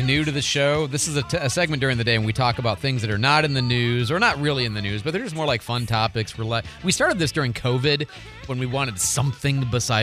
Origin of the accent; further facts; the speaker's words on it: Detroit, Michigan, United States; also born or lived in Chicago; I grew up in Detroit, I was a Pistons fan, so I hated the Bulls. Okay, lived in Chicago, hated the Bulls.